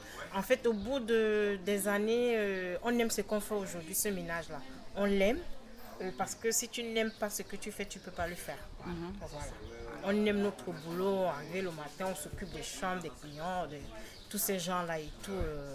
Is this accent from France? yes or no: no; Cameroon; Non, on est originaire du Cameroun.